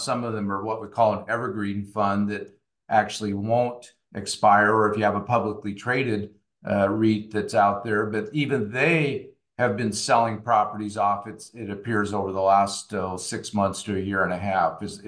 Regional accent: Pacific Northwest, United States; I am from the Pacific Northwest, and, you know, you have the permanent crops out there, the apple orchards, the vineyards and so on.

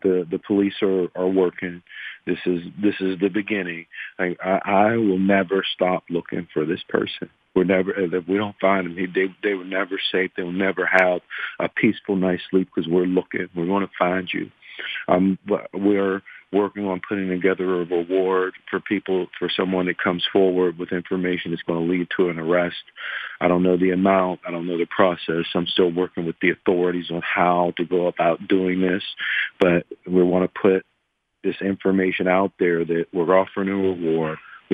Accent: McKeesport, Pennsylvania, United States; I'm from McKeesport, you know, and I see, you know, that what's, you know, happened in the town.

